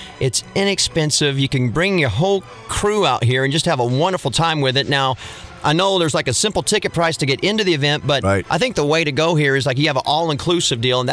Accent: West Frankfort, Illinois, United States; I grew up in West Frankfort, right up the road here on 57

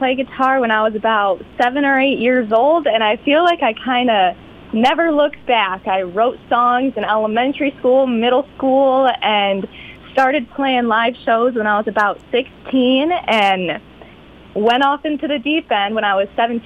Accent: Ortonville, Michigan, United States; Yes. So I'm from Ortonville. But I grew up riding horses out here

